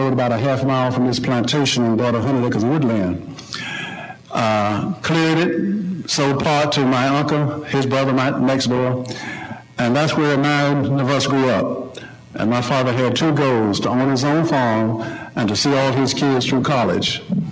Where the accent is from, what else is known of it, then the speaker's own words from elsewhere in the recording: Trenton, North Carolina, United States; I grew up in Trenton, North Carolina, and I make that distinction because I tell folks I'm not from the Trenton, this northern Trenton, New Jersey.